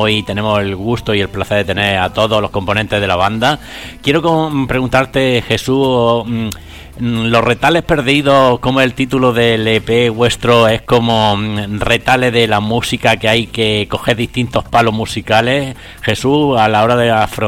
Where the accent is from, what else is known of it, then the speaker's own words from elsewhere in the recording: Andalusia, Spain; Amigos oyentes, yo como andaluz me he levantado del sillón